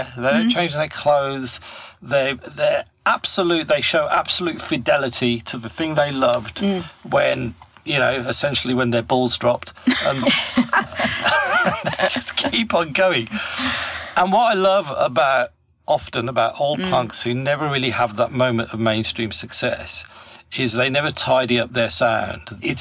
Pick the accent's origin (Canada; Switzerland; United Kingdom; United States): United Kingdom; Birmingham, West Midlands; I remember in Birmingham, where I was growing up in Birmingham